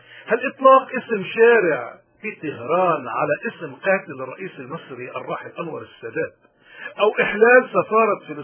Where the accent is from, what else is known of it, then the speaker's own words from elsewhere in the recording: Lebanon; ونحن كلبنانيين كل حدا بلبنان